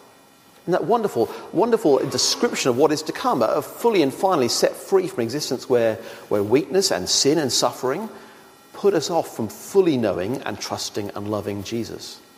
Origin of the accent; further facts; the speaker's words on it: Australia; So I'm Australian. I have an Australian passport, some top drawer at home. I'm a citizen of Australia.